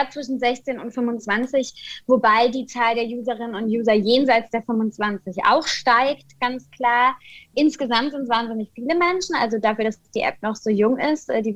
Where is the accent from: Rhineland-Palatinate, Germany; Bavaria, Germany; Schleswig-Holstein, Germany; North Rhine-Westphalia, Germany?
Rhineland-Palatinate, Germany; Kaiserslautern; now in Berlin, Germany; Ich bin gebürtige Pfälzerin. Ich komme aus Kaiserslautern, lebe und arbeite aber inzwischen in Berlin